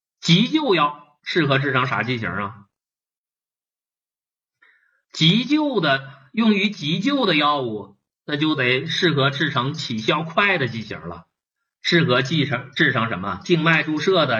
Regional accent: China; 而我们中国人啊，老百姓经常搞混啊

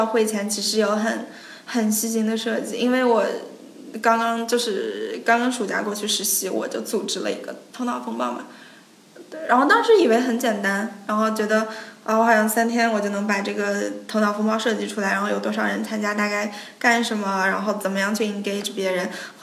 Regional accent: China

